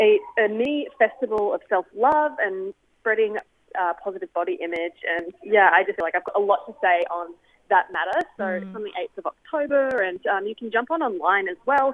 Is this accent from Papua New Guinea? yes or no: yes; Papua New Guinea; I grew up in Papua New Guinea and we weren't really exposed to too many things that I guess a lot of the people in cities get exposed to. So in a way, I did come from a small town